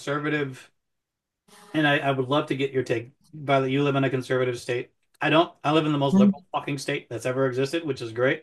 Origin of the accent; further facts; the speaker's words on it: the South, United States; I was born and raised in the South.